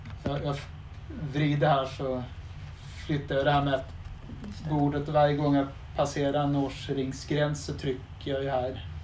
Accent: Lund, Skåne, Sweden; born there; Ja, jag är faktiskt född i Lund.

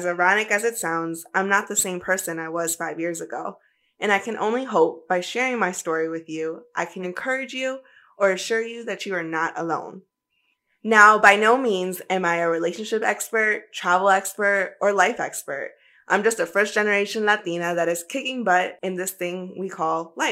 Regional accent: Virginia, United States; first language Spanish; English is a second language; also born or lived in Cochabamba, Bolivia; now in Puerto Rico; I don't have an accent, but my first language will always be Spanish. I was born in Cochabamba, Bolivia, but my parents and I came to the States when I was a baby, 6 months to be exact. And since then, Northern Virginia has always been home.

